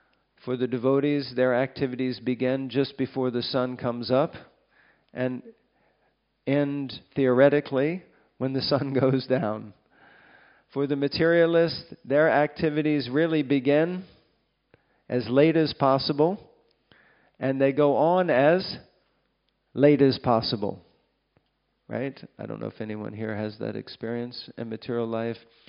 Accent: United States; I'm American, unfortunately. We missed the whole metric system program.

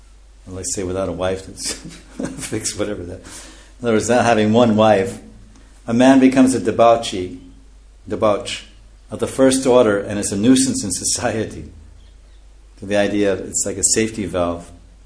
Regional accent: India; English is a second language; now in England; Because I come from India, and India every day, full sunshine.

